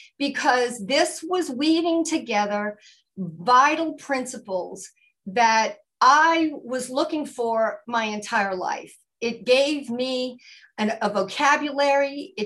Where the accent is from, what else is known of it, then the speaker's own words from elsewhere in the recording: New Orleans, Louisiana, United States; I'm from New Orleans. Katrina happens. I'm from New Orleans.